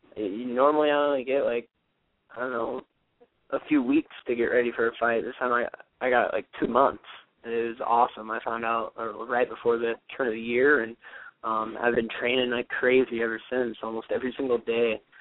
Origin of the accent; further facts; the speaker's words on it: Arlington, United States; I'm from Arlington, fighting at Arlington Kickboxing Academy.